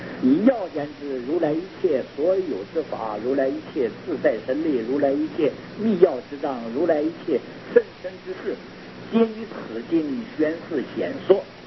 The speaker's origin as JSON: {"language": "Chinese", "country": "Taiwan", "said": "拿我们台湾人口有多少"}